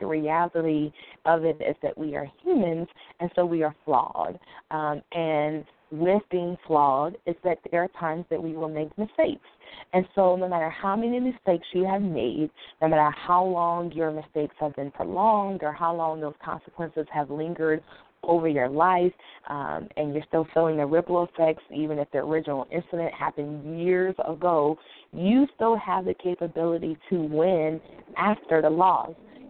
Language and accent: English; Cleveland, Ohio, United States; I spent a large portion of my childhood growing up in Cleveland, Ohio